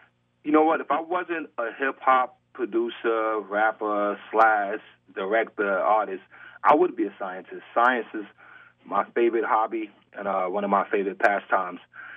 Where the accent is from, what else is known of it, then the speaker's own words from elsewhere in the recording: Brownsville, New York, United States; I grew up in Brownsville when it was dangerous, bro.